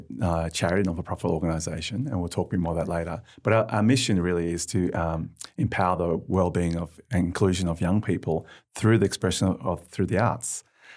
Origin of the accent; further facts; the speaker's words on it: Geelong, Victoria, Australia; I grew up in Geelong as a young child. And there was back in those days, it was an industrial town